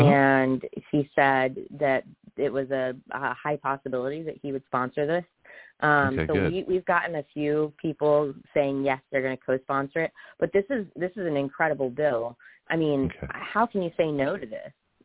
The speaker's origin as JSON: {"language": "English", "region": "the South", "country": "United States", "tie": "born or raised there", "said": "And I was raised in the South."}